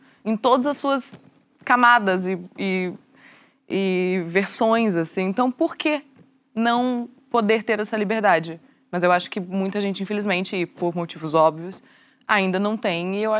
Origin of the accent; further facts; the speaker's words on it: Rio Grande do Sul, Brazil; na sociedade que eu fui criada, sou gaúcha, uma sociedade ainda mais retrógrada, né?